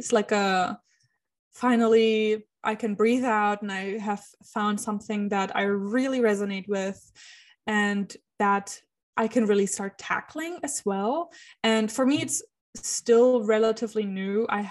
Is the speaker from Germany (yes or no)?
yes; Germany; accent: German; distance myself from being German and being associated with German. And I try to really train out my German accent and things like that.